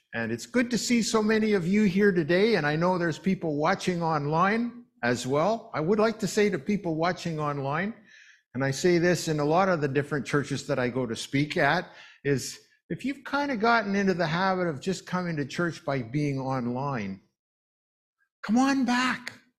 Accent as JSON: {"language": "English", "town": "Regina", "region": "Saskatchewan", "country": "Canada", "tie": "born or raised there", "said": "And my mother found out, I grew up in Regina."}